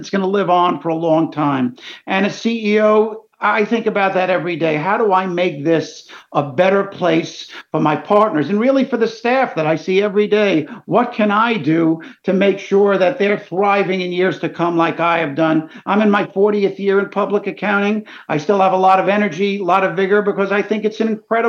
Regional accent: New York, United States; But I look at my hometown heroes, the New York Mets

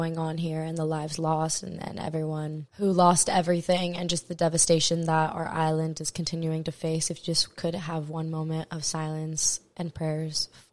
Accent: Hawaii, United States; And if you don't know, I'm born and raised in Maui, Hawaii

